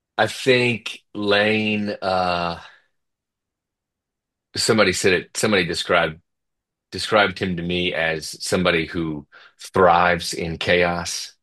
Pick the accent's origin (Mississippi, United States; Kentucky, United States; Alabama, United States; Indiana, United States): Mississippi, United States; Biloxi; I'm from Biloxi, originally raised there. So I went to Mississippi State.